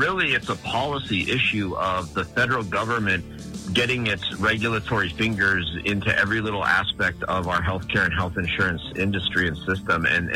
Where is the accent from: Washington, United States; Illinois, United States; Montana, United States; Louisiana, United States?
Montana, United States; I guess, being a Montanan, growing up in Montana, frankly, I never knew when the hurricane season was until I went to law school down in Miami